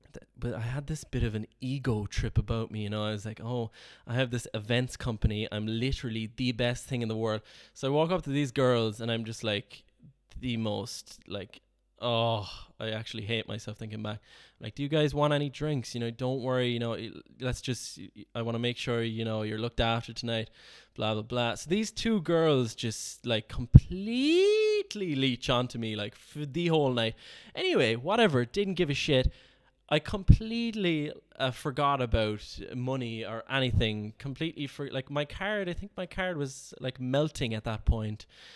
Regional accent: Ireland; accent: Irish; And he recognized that my accent was Irish.

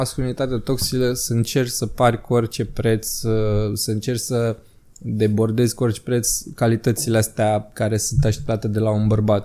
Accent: Motru, Gorj County, Romania; Vin din Târgu Jiu, eu sunt din Motru, super tare.

